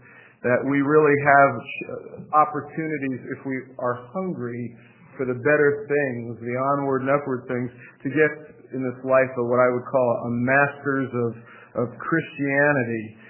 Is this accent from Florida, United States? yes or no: yes; Florida, United States; now in Washington, United States; I was raised in South Florida. I'm a child of my culture and my parents that way. I'm now living in Northwest Washington. It's very different.